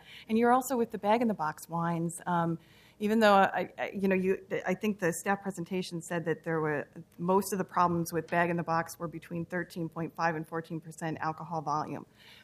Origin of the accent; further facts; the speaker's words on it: Tacoma, Washington, United States; and I'm actually from Tacoma, Washington. I'm based up there.